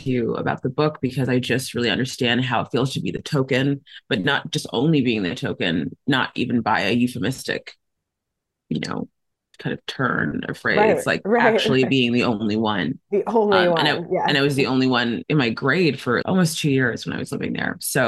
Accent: Nigeria; also born or lived in South Africa; I'm Nigerian as well.

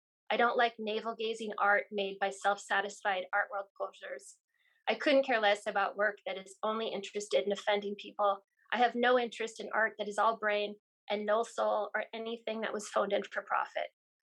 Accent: South Dakota, United States; Yeah, definitely. I grew up in a house where my mom was a librarian.

